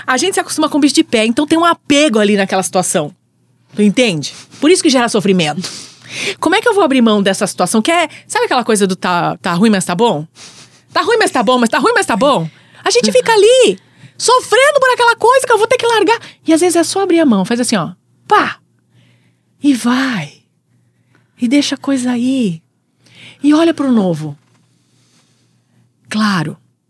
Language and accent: Portuguese; São Paulo, Brazil; now in Porto Alegre, Brazil; Eu sou paulista, moro há 14 anos em Porto Alegre, hoje eu tô aqui em Teutônia.